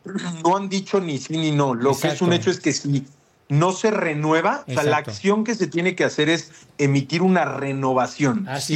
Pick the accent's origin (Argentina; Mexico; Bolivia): Mexico; somos mexicanos.